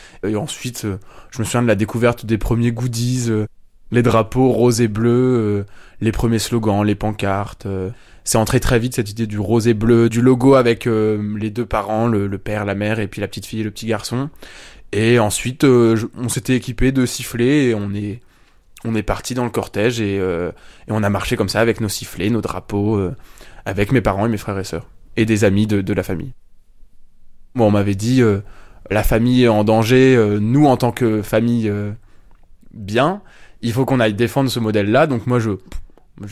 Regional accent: Douai, Hauts-de-France, France; also born or lived in Lille; j'ai 21 ans et je suis étudiant à Paris, en philosophie. Je viens du nord de la France, j'ai grandi à Douai et à Lille

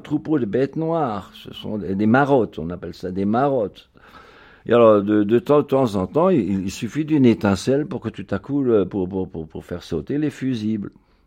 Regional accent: Germany; accent: German; French is a second language; avec un accent allemand, on était automatiquement sale bouche.

